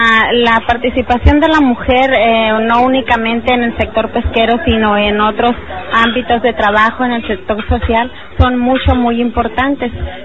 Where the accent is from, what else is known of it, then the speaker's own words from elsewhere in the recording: Guasave, Sinaloa, Mexico; vengo del estado de Sinaloa, México, del municipio de Guasave.